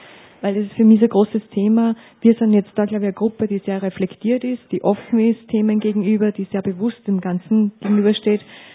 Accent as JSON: {"language": "German", "region": "Upper Austria", "country": "Austria", "tie": "born or raised there", "said": "in Oberösterreich aufgewachsen, das sind Rituale, die mich begleitet haben."}